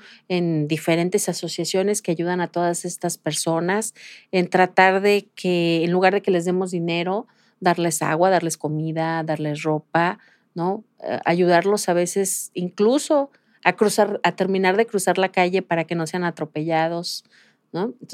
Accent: Guadalajara, Jalisco, Mexico; Digo, yo soy de Guadalajara toda mi vida, he vivido aquí.

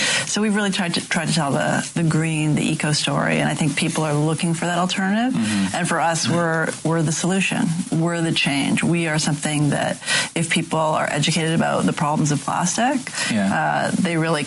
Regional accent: Canada; I'm Canadian.

